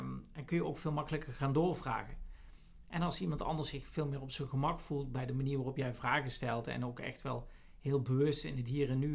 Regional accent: Netherlands; In plaats van, wat wij als Nederlanders in zijn algemeenheid zijn we natuurlijk redelijk direct en beginnen gewoon allerlei vragen te stellen.

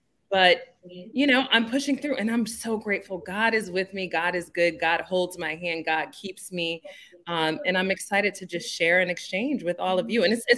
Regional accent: New Jersey, United States; also born or lived in Newark; I was born in Newark. I was raised in the Oranges, but I will always represent Newark, New Jersey, because I'm a fifth generation Newarker.

